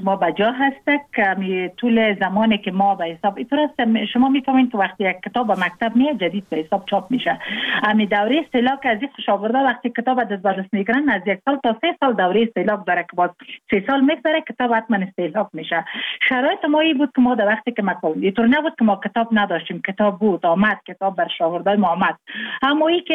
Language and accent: Persian; Jowzjan, Afghanistan; ما مکتب در ولایت جوزجان خواندیم، چون متولد ولایت جوزجان هستم. تحصیلات ما در امو ولایت ما به تمام رساندیم، به عروسی کردیم در ولایت لوگر،